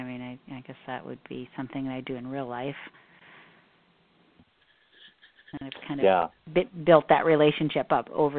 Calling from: Seward, Nebraska, United States; I'm a constituent from Seward.

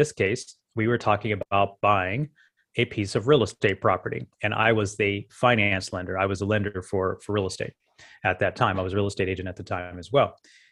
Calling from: Las Vegas, Nevada, United States; I'm in Las Vegas. Las Vegas is home.

